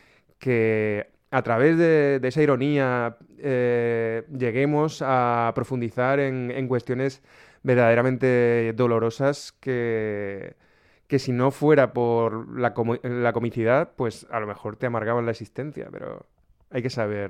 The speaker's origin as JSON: {"language": "Spanish", "town": "Desamparados", "region": "Valencian Community", "country": "Spain", "tie": "born or raised there", "said": "el alter ego o trasunto de mi pueblo Desamparados es, en mi libro, Los Descarriados"}